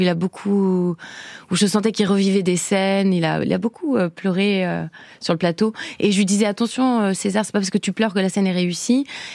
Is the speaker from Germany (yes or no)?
no; Argentina; French is a second language; je suis quand même argentine, je sais ce que c'est qu'une dictature, je viens de l'Amérique latine.